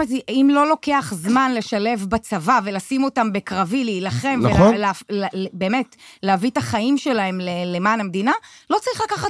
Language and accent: Hebrew; Bat Yam, Tel Aviv District, Israel; נולדתי בבת ים. אני בת ימית.